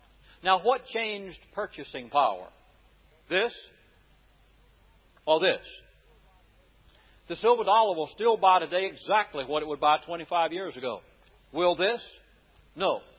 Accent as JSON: {"language": "English", "country": "United States", "said": "I mean, I'm an American. I know I'm down here as a guest."}